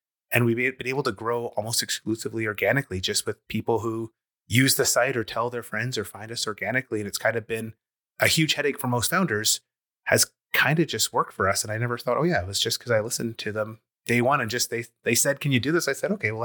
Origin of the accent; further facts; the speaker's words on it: Calgary, Alberta, Canada; growing up in Calgary and then, you know, working in tech in the dot-com boom, then coming back to Calgary